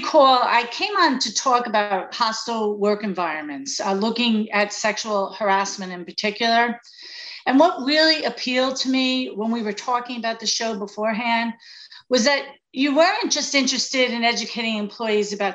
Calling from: Glassboro, New Jersey, United States; I'm coming from Glassboro, New Jersey, down in South Jersey, right by Rowan University.

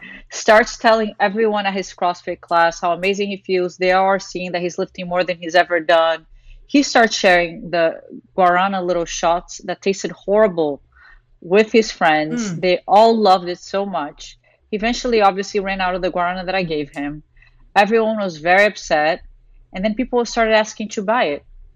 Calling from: New York City, New York, United States; I am calling from New York City.

